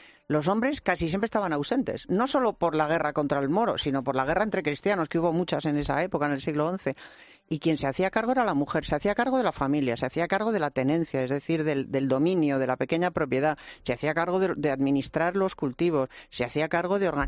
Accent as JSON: {"language": "Spanish", "country": "Spain", "said": "Las mujeres españolas tenemos, primero, una herencia ancestral de matriarcado en la cornisa cantábrica."}